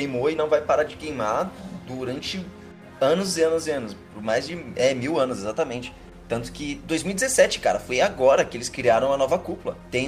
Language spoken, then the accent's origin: Portuguese; Goiânia, Goiás, Brazil; Inclusive eu sou de Goiânia.